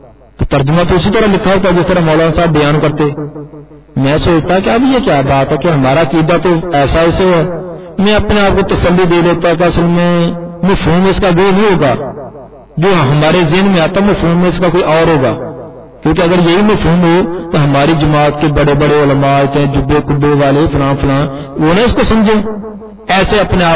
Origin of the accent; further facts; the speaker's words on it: Renala Khurd, Punjab, Pakistan; گاؤں جو ہے یہ ضلع اوکاڑا کے قریب ہی رنالا خرد، وہاں گاؤں ہے چک 21L، تو وہاں ہی میری پیدائش ہے اور ابتدائی تعلیم بھی وہاں ہے۔ اب بھائی طور پر میں بریلوی خاندان سے تعلق رکھتا تھا